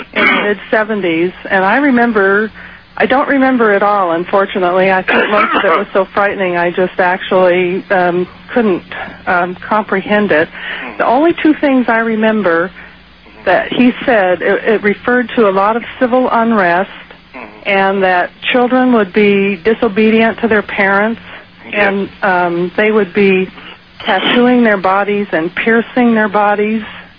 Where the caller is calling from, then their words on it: Red Bluff, California, United States; I'm calling from Red Bluff, California.